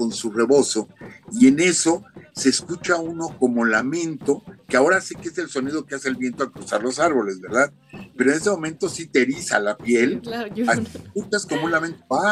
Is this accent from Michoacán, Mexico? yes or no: yes; Cotija, Michoacán, Mexico; Yo soy de Michoacán, soy de un pequeño pueblo de Michoacán que se llama Cotija, y Cotija está al pie de una ladera.